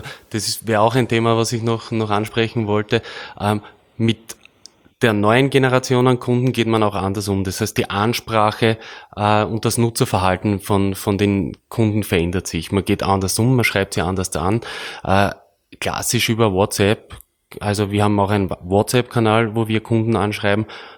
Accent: Burgenland, Austria; worauf wir als Burgenländer

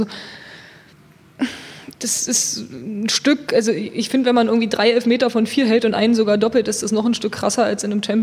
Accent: Saxony-Anhalt, Germany; also born or lived in Cologne; Ja, ich komme aus Sachsen-Anhalt. Also ich bin geboren in Köln und bin aber aufgewachsen in Sachsen-Anhalt

